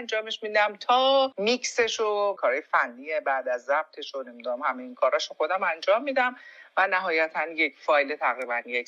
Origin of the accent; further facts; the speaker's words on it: Tehran, Tehran Province, Iran; born there; در تهران به دنیا اومدم.